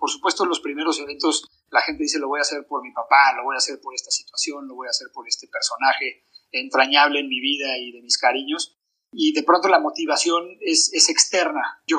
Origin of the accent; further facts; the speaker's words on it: Mexico; como buen mexicano, fuimos y tocamos la puerta a ver si había alguien